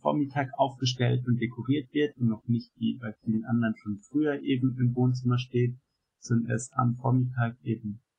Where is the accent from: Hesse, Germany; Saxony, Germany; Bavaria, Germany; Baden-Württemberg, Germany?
Bavaria, Germany; Geltendorf; also born or lived in Bonn; Papa ist aus Würzburg in Deutschland, meine Mama ist aus Caen in der Normandie in Frankreich. Und ich bin in Bonn geboren und in Geltendorf aufgewachsen. Das kennen vielleicht ein paar von euch, S-Bahn-Station von München, und wohne jetzt seit 4 Jahren hier in München.